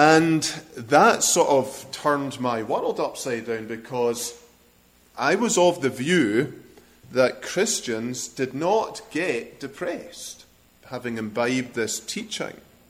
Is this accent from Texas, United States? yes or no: yes; Texas, United States; also born or lived in Scotland; Well, as you can tell, I'm from Texas, and from Scotland.